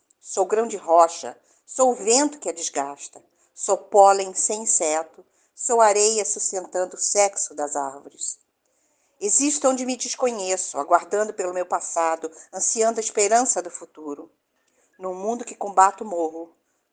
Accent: Rio de Janeiro, Brazil; eu sou da cidade do Rio de Janeiro.

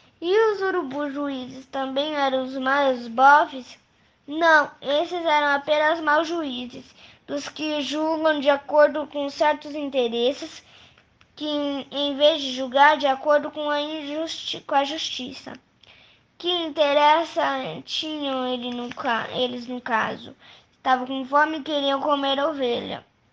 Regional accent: São Paulo, Brazil; tenho 10 anos, sou da cidade de São Paulo

